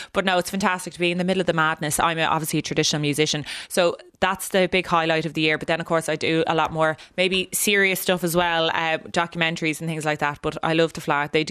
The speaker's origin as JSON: {"language": "English", "town": "Dublin", "region": "Leinster", "country": "Ireland", "tie": "born or raised there", "said": "as a young musician growing up in Dublin"}